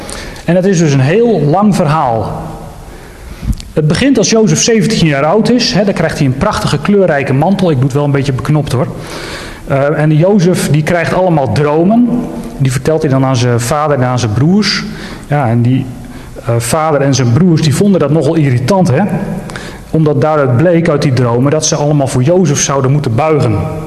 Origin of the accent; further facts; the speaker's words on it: Apeldoorn, Gelderland, Netherlands; ik kom dus uit Apeldoorn, uit de Messiaanse gemeente Braga daar.